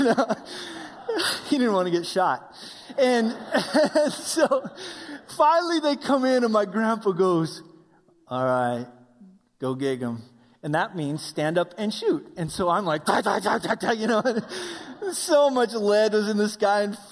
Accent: Wyoming, United States; but I grew up in Wyoming where we hunt

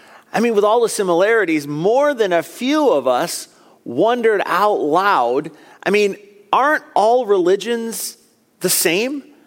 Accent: Michigan, United States; Like many of you, I grew up right here in West Michigan.

